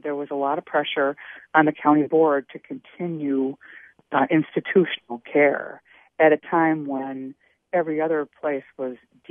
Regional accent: Milwaukee, Wisconsin, United States; And I said, well, that's Madison. You know, I'm from Milwaukee.

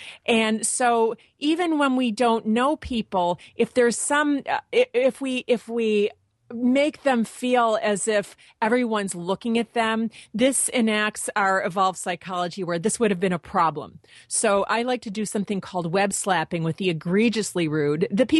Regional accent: Michigan, United States; now in Venice, United States; On my cute little street here in Venice, California, I'm a Midwesterner, but I moved here because there are palm trees and it's warm all the time. I'm from Michigan.

